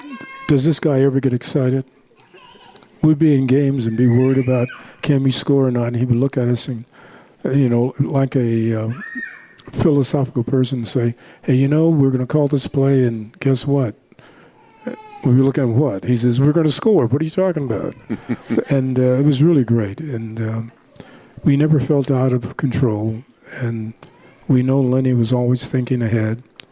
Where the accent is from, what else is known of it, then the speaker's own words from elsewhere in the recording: Los Angeles, California, United States; I'm from Los Angeles, and to go down to San Diego wasn't that bad